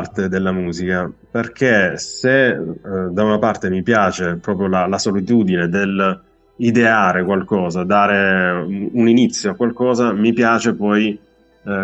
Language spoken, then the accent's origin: Italian; Apulia, Italy; now in Turin, Italy; Essendo in una grande città, Torino, anche se, come dicevi tu prima all'inizio quando mi presentavi, io sono originario della Puglia, vengo da un paesino